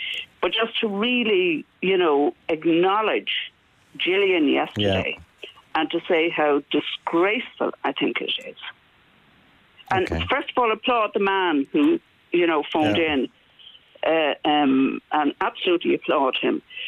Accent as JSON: {"language": "English", "town": "Clontarf", "region": "Leinster", "country": "Ireland", "tie": "born or raised there", "said": "So I grew up in Clontarf, and we had wonderful richness, you know, of environment at the time."}